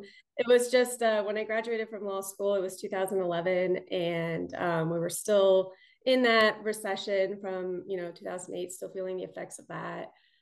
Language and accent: English; Newark, New Jersey, United States; born there; No, so I was born actually in Newark, New Jersey.